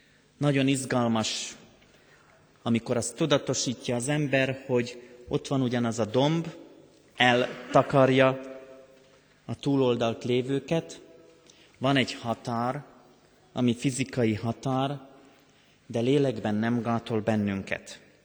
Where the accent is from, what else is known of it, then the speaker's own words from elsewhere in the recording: Banská Bystrica Region, Slovakia; Én határon túl születtem Szlovákiában, a Nógrád-Gömöri bazaltvidék túlsó oldalán, egy kis patak mentén nőttem föl, de a dombvidék, ez a Nógrád-Gömöri bazaltvidék a falunk mellett húzódik.